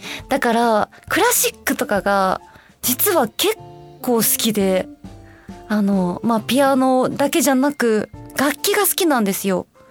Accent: Osaka, Japan; moved away as an adult; now in Tokyo, Japan; 私、大阪出身なんですけど、22歳ぐらいで上京してきたんですね。

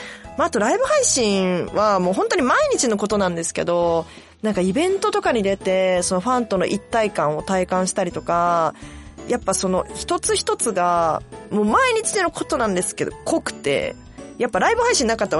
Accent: Osaka, Japan; moved away as an adult; now in Tokyo, Japan; 上京してきた時とかは、もうなんか東京が一番でしょ、みたいな。もう大阪はもうなんかもう、なんかこう、なんていうんですか、まあ、田舎やぐらいな感じでやっぱ出てきてたんですけど

